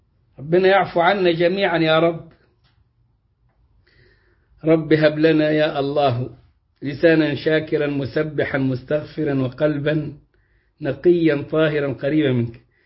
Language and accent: Arabic; Egypt; بلدنا مصر